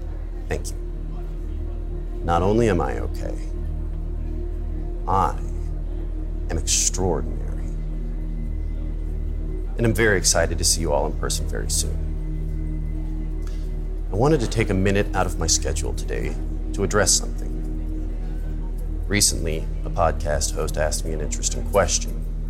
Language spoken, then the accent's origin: English; California, United States; So, I grew up in California. As a kid, I was lonely. Lived in a small town, went to a small school